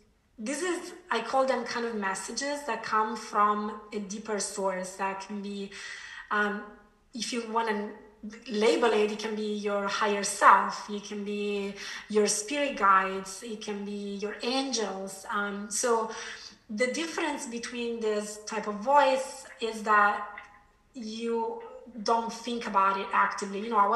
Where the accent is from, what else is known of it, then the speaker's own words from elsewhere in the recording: Italy; English is a second language; moved away as an adult; now in London, United Kingdom; Okay, so I was born in Italy and I lived there until after university. And then I moved to London.